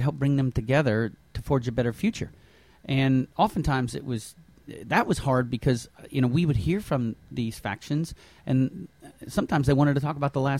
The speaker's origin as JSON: {"language": "English", "country": "United States", "said": "look, I'm a proud Republican, but I'm an American first."}